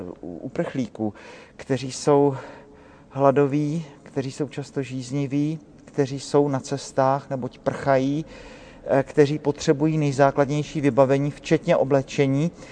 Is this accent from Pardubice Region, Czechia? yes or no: no; Brno, South Moravian Region, Czechia; A u nás v Brně, ze kterého pocházím, pravidelně se ustanovila tradice